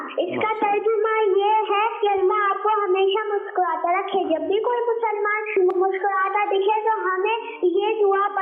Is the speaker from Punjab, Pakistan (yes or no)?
no; Karachi, Sindh, Pakistan; اور میں کراچی سے ہوں.